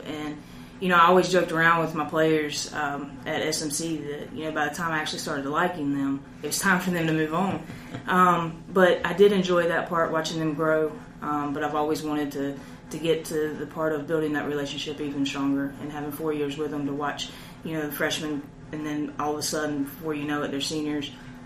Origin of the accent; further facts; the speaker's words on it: Mills River, North Carolina, United States; Love the mountains. I'm from Mills River, North Carolina, so it's shorter commute for me